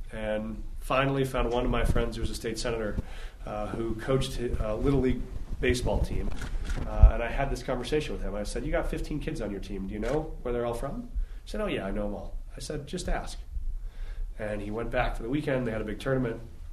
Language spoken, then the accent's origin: English; Vail, Colorado, United States; I grew up in Vail, and so my family's been on the Western Slope for about 40 years.